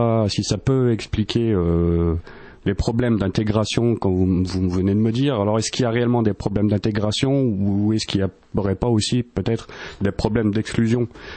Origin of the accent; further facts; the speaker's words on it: Lyon, Auvergne-Rhône-Alpes, France; also born or lived in Algeria; j'ai grandi à Lyon jusqu'à l'âge de 10 ans.